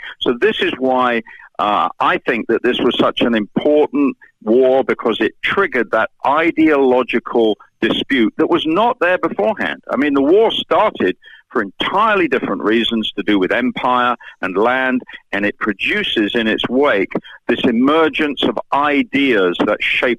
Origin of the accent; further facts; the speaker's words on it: London, United Kingdom; growing up in London, as I did